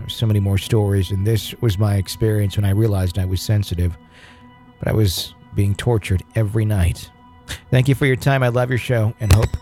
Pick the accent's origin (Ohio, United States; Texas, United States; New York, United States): New York, United States; I was born and raised in New York, now in Arizona, and things still happen.